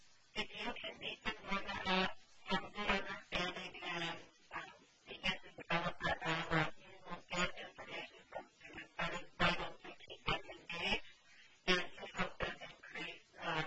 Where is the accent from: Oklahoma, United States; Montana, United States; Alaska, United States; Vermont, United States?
Alaska, United States; Was very fortunate that I grew up here in Alaska in a couple of reservations, and we have tables also bilingual teachers.